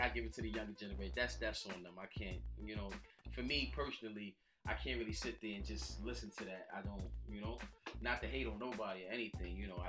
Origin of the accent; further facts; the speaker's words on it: Brooklyn, New York, United States; I grew up in Brooklyn, New York, in Bushwick, and I used to live on a block called Jefferson Avenue between Evergreen and Jefferson, Evergreen and Central.